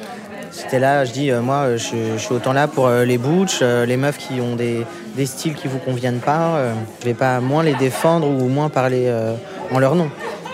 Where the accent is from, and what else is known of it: Paris, Île-de-France, France; born or raised there